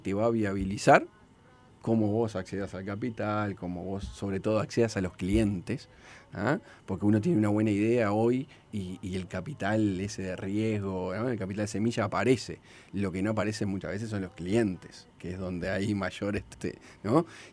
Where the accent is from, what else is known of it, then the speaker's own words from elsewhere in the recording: Chile; vengo de Chile